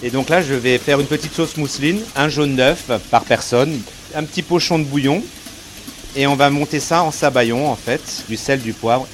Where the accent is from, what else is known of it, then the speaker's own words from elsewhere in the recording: Grand Est, France; Je suis ancré parce que je suis alsacien dans l'âme et j'ai toujours voulu ouvrir mon restaurant en Alsace.